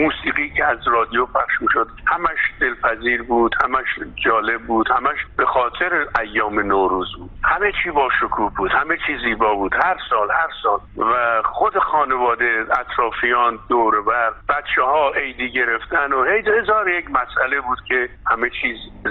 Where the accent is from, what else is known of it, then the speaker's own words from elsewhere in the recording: Iran; moved away; آرزومون اینه که بتونیم بریم به وطنمون و کنار هموطنانمون باشیم و توی ایران زندگی بکنیم.